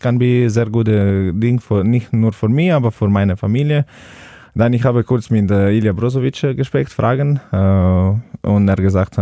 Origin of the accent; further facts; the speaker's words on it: Celje, Slovenia; German is a second language; moved away as an adult; now in Hannover, Germany; Meine Heimat ist Celje